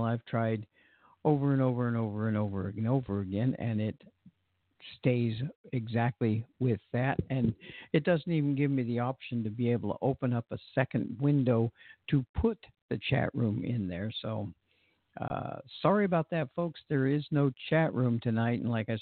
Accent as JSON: {"language": "English", "region": "California", "country": "United States", "said": "But when I tell people I'm from California"}